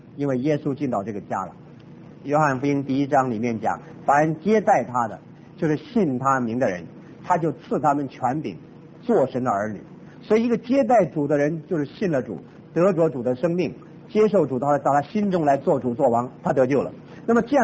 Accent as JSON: {"language": "Chinese", "country": "Taiwan", "said": "我从台湾来，我实在晓得台湾的教会。"}